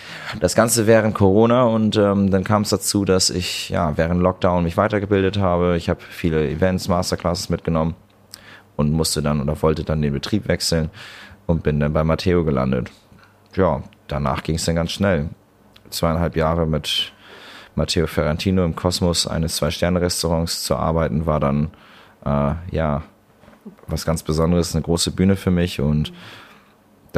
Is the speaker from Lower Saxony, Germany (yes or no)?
yes; Buxtehude, Lower Saxony, Germany; also born or lived in Mexico; Ich war ein paar Jahre in Mexiko, ich war ein paar Jahre hier, auch noch woanders. Und als Kind, da bin ich in Buxtehude aufgewachsen, also hier in der Nähe von Hamburg.